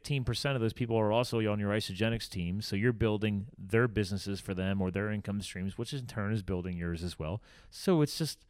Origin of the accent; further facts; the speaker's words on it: Pennsylvania, United States; also born or lived in Flemington, New Jersey; I'm from here, so I can. I was born in New Jersey, actually, even though I grew up in Pennsylvania. So I was born in Flemington.